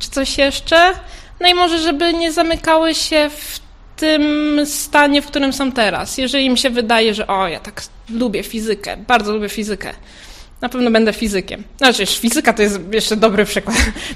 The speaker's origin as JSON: {"language": "Polish", "town": "Toruń", "region": "Kuyavian-Pomeranian Voivodeship", "country": "Poland", "said": "A jeszcze jestem z Torunia"}